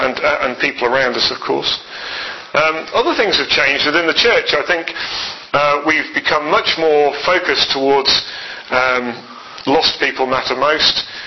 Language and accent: English; England, United Kingdom; It's all about our sovereignty. It's all about who we are as British people.